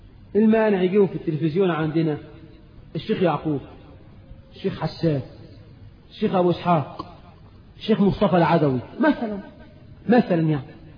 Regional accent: Egypt; بلدنا مصر

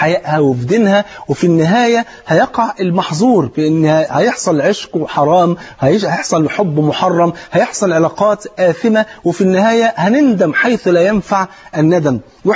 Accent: Egypt; وانت عارف الفول عندنا في مصر فرض عين.

